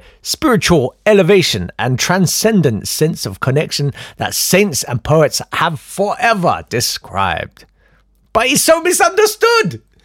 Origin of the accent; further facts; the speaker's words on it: Kolkata, West Bengal, India; born there; I was born in Calcutta.